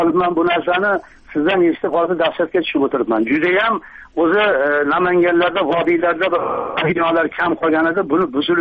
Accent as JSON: {"language": "Uzbek", "town": "Kokand", "region": "Fergana Region", "country": "Uzbekistan"}